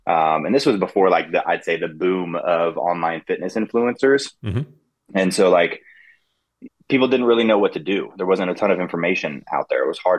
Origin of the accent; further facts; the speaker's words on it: Ohio, United States; moved away as an adult; now in Los Angeles, United States; because I just moved to LA when I was 18 from Ohio.